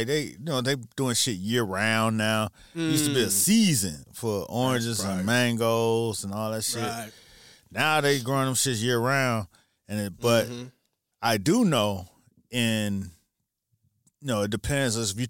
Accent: Miami, Florida, United States; and then I'm from Miami, so I don't know if it was because it was fresh from the water or whatever

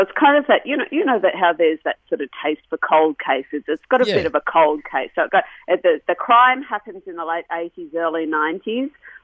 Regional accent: Beechworth, Victoria, Australia; I'm from a regional town too. I'm from Beechworth in northeast Victoria

